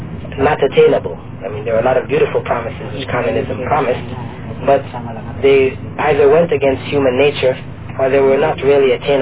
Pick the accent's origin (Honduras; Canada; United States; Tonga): Canada; Well, actually, I grew up in Canada.